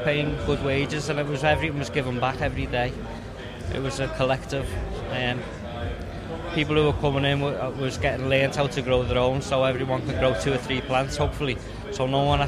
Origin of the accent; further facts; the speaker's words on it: Liverpool, North West England, United Kingdom; I'm from Liverpool